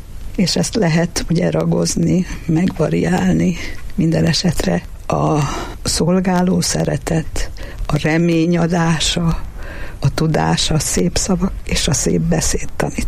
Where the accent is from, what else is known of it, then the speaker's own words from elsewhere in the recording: Miskolc, Borsod-Abaúj-Zemplén, Hungary; also born or lived in Budapest; mert én Miskolcon születtem, szülővárosom. Ezen túl pedig, bár éltem 20 évig a fővárosban, és hazajöttem.